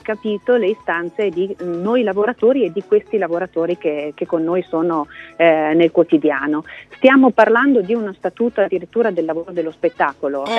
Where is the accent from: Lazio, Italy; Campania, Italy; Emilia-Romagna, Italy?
Emilia-Romagna, Italy; Parma; born there; Io sono nata a Parma, sono parmigiana